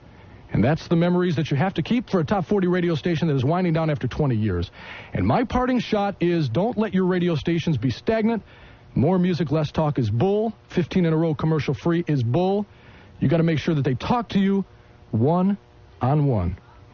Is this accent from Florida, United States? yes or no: no; Chicago, Illinois, United States; now in Northern California, United States; Now, when I was growing up in Chicago and I got into got psyched about top 40 DJs, I never believed that I would be doing something like this.